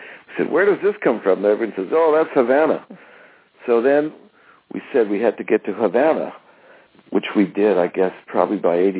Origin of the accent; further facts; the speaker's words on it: Toronto, Ontario, Canada; Yes, we're both born and bred in Toronto, which is pretty rare here.